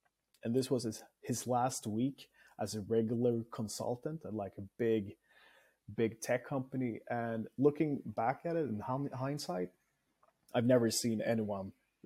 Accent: Stockholm, Stockholm County, Sweden; Absolutely. I grew up here in Stockholm and spent most of my teenage years of wanting to become a professional gamer.

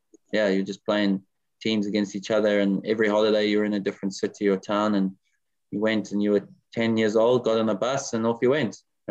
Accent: Zimbabwe; now in South Africa; I mean, I've now been in South Africa longer than I've been in Zimbabwe. So I'm probably a South African at heart. I've lived here longer than I have there. But I mean, I'll always be born there. That's my home.

